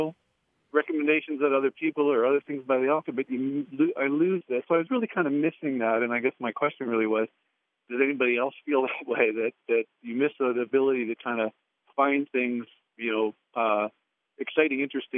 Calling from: Noblesville, Indiana, United States; I'm calling from Nobleville, Indiana.

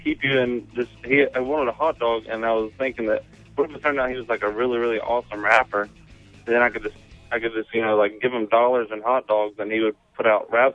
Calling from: North Carolina, United States; North Carolina.

